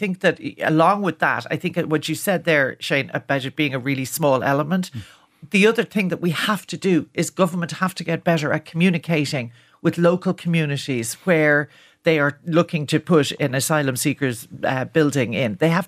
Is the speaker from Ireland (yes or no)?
yes; Ireland; I don't recognise it and I don't think this is what being Irish is about.